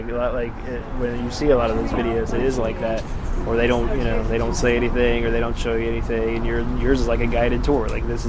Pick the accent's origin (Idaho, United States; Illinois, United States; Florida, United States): Florida, United States; West Palm Beach; also born or lived in Ocala; Well, I mean, like, I was born in Ocala. I lived there until I was, like, five. And then I grew up down in West Palm Beach. And then I moved up here for school.